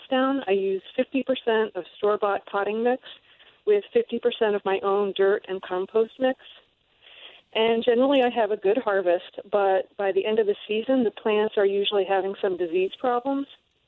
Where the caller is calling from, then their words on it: Morristown, United States; I'm from Morristown. I'm calling today because my yard is mostly shade.